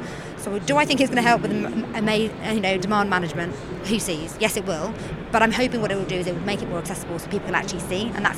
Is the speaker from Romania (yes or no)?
no; United Kingdom; I know, as British folk, we one love a queue and we two love a list, don't we?